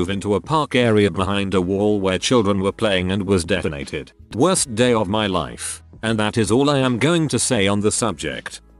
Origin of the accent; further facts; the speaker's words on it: New York, United States; My hometown is in upstate NY, and a lot of people from New Jersey or Nick would come up in the winter to snowmobile